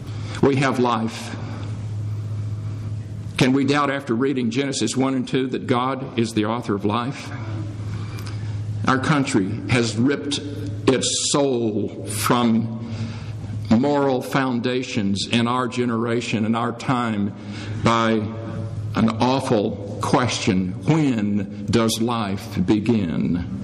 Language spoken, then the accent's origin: English; Mississippi, United States; I grew up not in California, but in the fields of North Mississippi.